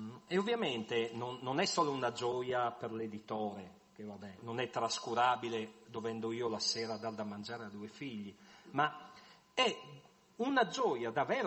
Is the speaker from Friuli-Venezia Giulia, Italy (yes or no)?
yes; Friuli-Venezia Giulia, Italy; Ma sul fatto che siamo friulani di un certo tipo, io direi anche no.